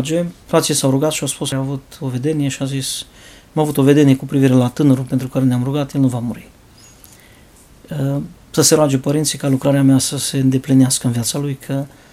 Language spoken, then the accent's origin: Romanian; Cluj-Napoca, Cluj County, Romania; au văzut că sunt din Cluj